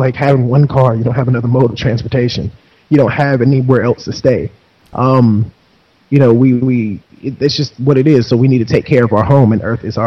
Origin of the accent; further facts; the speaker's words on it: Atlanta, Georgia, United States; obviously I grew up in the South, Atlanta, Georgia.